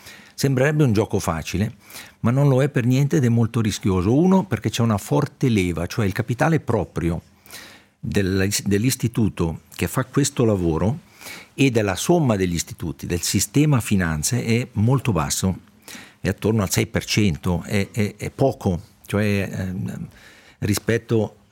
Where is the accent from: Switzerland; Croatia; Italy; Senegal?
Switzerland; noi come Svizzera stiamo giocando una partita estremamente delicata da un punto di vista della reputazione del nostro paese